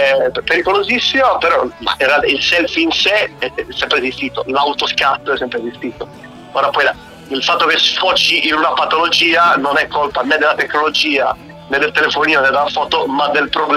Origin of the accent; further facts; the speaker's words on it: Sardinia, Italy; io grazie a Dio mi sento abbastanza voluto bene in Sardegna, a casa mia.